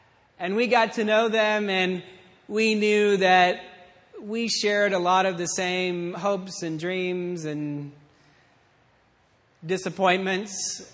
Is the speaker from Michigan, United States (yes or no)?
no; Brewton, Alabama, United States; growing up in South Alabama, in a little town called Bruton, which in that county was the big town, because we had a hospital and doctors and a grocery store and we were special.